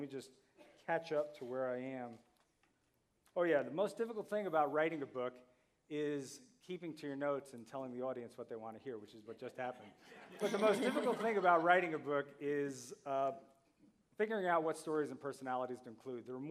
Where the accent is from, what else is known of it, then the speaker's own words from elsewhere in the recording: Marblehead, Massachusetts, United States; I had only seen two lighthouses in my whole life from closer than about 150 feet, one of them in my hometown of Marblehead.